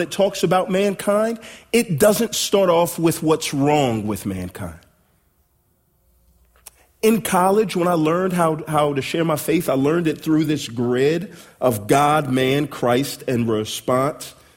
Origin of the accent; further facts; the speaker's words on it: Texas, United States; moved away as an adult; also born or lived in Denton; now in Atlanta, United States; I'm from Texas. My wife and I moved to Atlanta via Denton in 09.